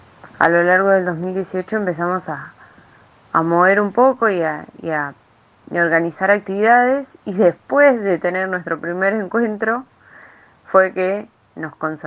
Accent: Bahía Blanca, Buenos Aires Province, Argentina; soy de Bahía Blanca y formo parte del equipo pastoral misionero

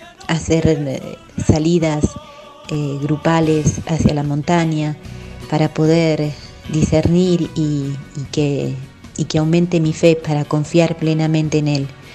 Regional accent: Mendoza, Argentina; de la ciudad de Mendoza

